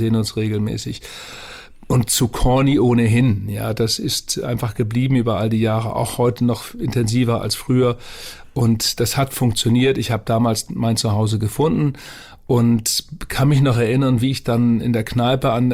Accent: Bremen, Germany; Als Bremer hatte ich mit dem HSV sowieso nie so eine enge Beziehung

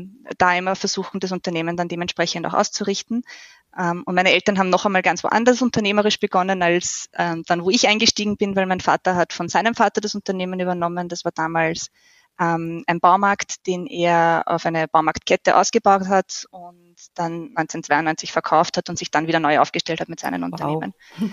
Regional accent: St. Pölten, Lower Austria, Austria; St. Pölten in meinem Büro im schönen Österreich. Für alle, die nicht so genau wissen, wo St. Pölten liegt, 40 Kilometer westlich von Wien und die Landeshauptstadt von Niederösterreich und mein Heimatort seit ein paar Jahren. Okay. Eigentlich schon seit immer.

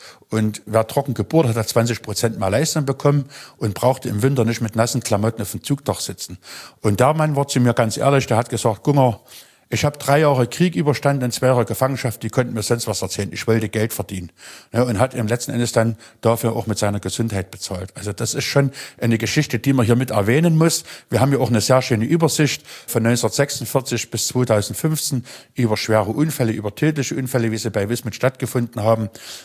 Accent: Schneeberg, Saxony, Germany; Und ich bin ja als Kind in Schneeberg groß geworden.

